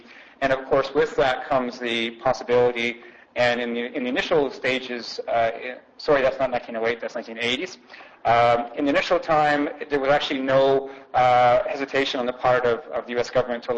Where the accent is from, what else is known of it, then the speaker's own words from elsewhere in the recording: Vancouver, British Columbia, Canada; I'm from Vancouver, so of course my headlines are in Vancouver